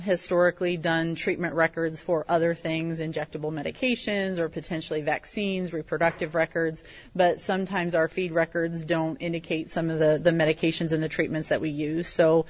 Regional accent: Alhambra, Illinois, United States; I grew up in the Alhambra area I've been around this town my whole life.

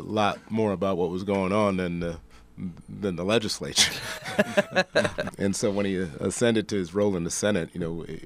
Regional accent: Chicago, Illinois, United States; I'm from Chicago. Okay. I'm from the south side of Chicago, along the lakefront.

